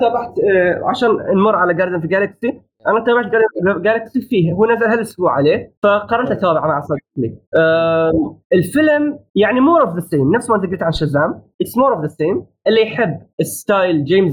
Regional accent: Bahrain; ممنوع كان عندنا في البحرين

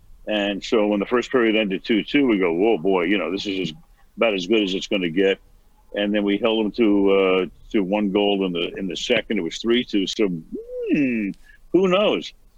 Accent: New York, United States; I grew up in New York. And I loved the Rangers.

